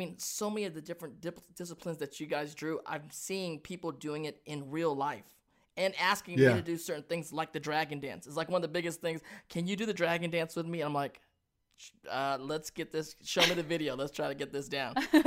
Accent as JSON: {"language": "English", "town": "Hollywood", "region": "California", "country": "United States", "tie": "born or raised there", "said": "I grew up in Hollywood, you were in Hollywood"}